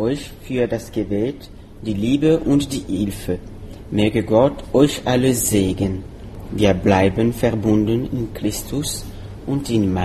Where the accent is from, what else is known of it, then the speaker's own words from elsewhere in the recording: Burkina Faso; first language Mooré; German is a second language; Ja, das ist meine Muttersprache.